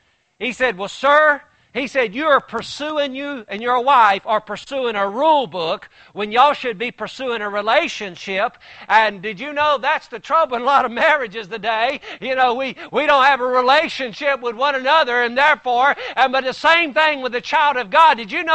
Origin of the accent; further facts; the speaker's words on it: the South, United States; I was raised up in the South just like some of you were. And, you know, you're raised up in a certain way.